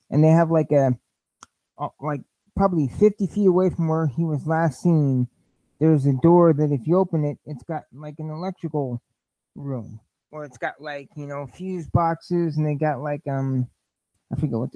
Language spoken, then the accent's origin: English; Lafayette, Indiana, United States; because this is my hometown, Lafayette, and you throw a boomerang, it would hit Delphi and come back.